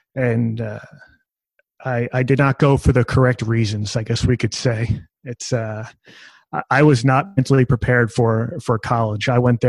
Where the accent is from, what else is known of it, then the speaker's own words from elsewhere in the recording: New York, United States; And growing up on Long Island, about an hour east of New York City, it's one of those experiences that it definitely hits home.